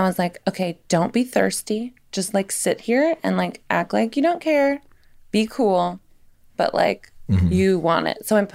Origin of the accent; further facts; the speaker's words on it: Tennessee, United States; I'm like from Tennessee. I should know this.